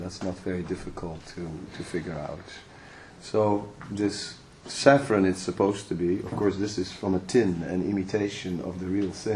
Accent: Netherlands; oh well, I'm from Holland, you know.

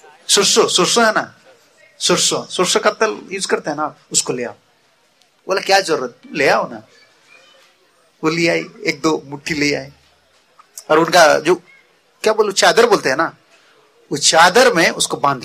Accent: Odisha, India; Hindi is a second language; मेरा हिंदी इतना शुद्ध नहीं है, मैं उड़िया आदमी हूं

